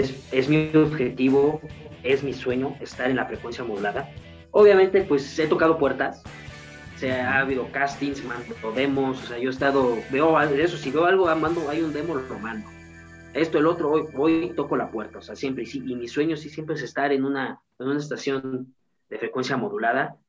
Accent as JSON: {"language": "Spanish", "town": "San Martín", "region": "Puebla", "country": "Mexico", "said": "pero pues obviamente soy de San Martín, Puebla"}